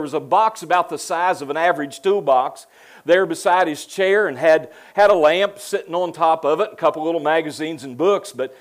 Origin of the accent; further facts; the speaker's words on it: West Virginia, United States; So that makes me hillbilly number three. I'm from West Virginia.